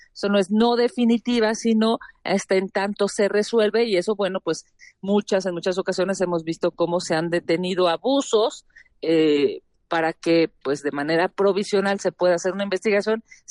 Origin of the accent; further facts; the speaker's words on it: Mexico; porque es algo que nosotros hemos tenido durante siglos como mexicanos.